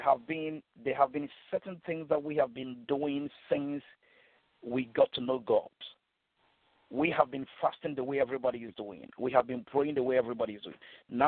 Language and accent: English; Ghana; now in United Kingdom; based in the UK. I'm a Ghanaian